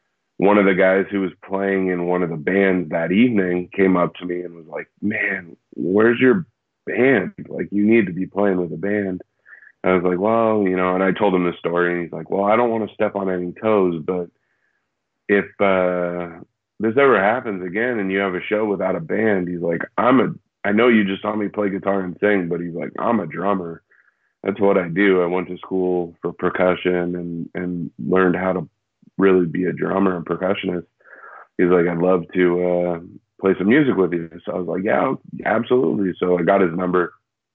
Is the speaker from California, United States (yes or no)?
yes; Sacramento, California, United States; also born or lived in Santa Rosa; Yeah, I was born in Santa Rosa, California, which is about 40 minutes north of San Francisco. And then I moved. Or my folks and I, like, we moved when I was about 11 years old to Sacramento, which is about 2 hours east of San Francisco